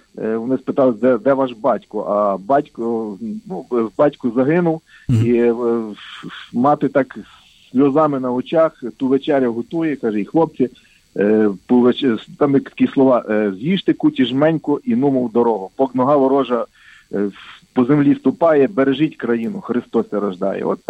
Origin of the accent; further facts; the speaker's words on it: Lviv, Lviv Oblast, Ukraine; also born or lived in Stavchany; Народився я біля Львова, є таке невеличке село Ставчани. Виріс фактично у Львові, ще там закінчив школу.